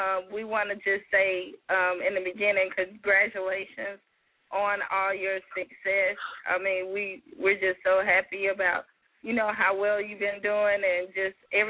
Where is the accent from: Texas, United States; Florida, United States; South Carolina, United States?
South Carolina, United States; You know I'm country. I'm from South Carolina, too.